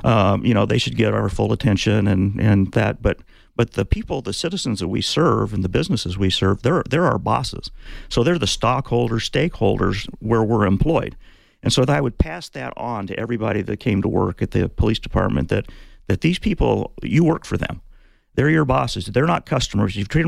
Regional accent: Coolidge, Arizona, United States; now in Tucson, United States; Actually, I grew up in Coolidge.

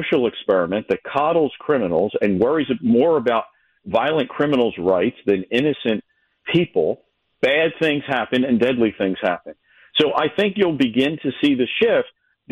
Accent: Pennsylvania, United States; As an American, as a Pennsylvanian, I hope the Democratic Party comes back to the center.

